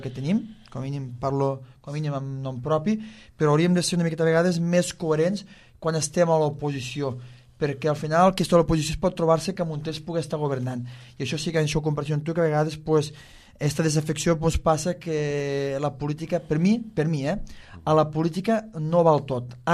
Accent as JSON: {"language": "Catalan", "region": "Catalonia", "country": "Spain", "said": "Catalunya és un país que a tots mos agrada, van valorar-nos que som catalans"}